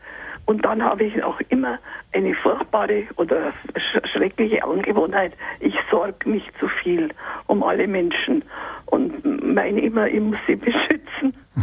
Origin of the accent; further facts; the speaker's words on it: Munich, Bavaria, Germany; now in Dachau, Germany; ich bin in München groß geworden und habe sämtliche Luftangriffe von 42 bis 45 erlebt in München in der Nähe des Hauptbahnhofs.